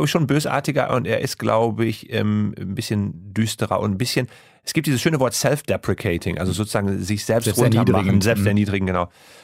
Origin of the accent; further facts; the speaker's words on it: Haltern, North Rhine-Westphalia, Germany; now in London, United Kingdom; Ich komme aus Haltern, das liegt so 20 Minuten von Schalke entfernt.